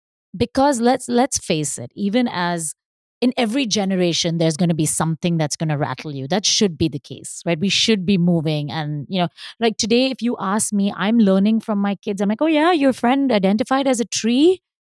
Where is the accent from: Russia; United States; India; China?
India; Mumbai, Maharashtra; Growing up in Bombay, on Sunday mornings, their bedroom door would be locked till 10 a.m.